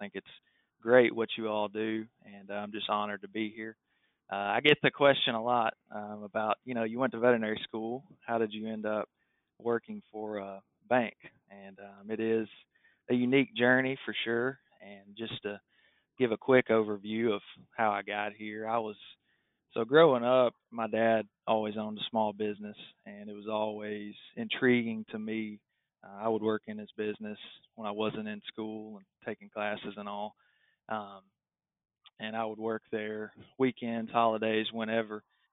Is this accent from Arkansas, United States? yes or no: yes; El Dorado, Arkansas, United States; I took a job at a small animal veterinary clinic in my hometown of El Dorado, Arkansas, right out of school.